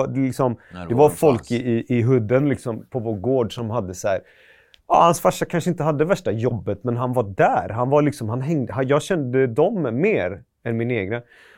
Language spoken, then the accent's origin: Swedish; Gothenburg, Västra Götaland County, Sweden; Jag är från Västra Frölunda-hållet. Jag bodde i typ Högsbo, Penninggången. Jag har hängt lite i Majorna.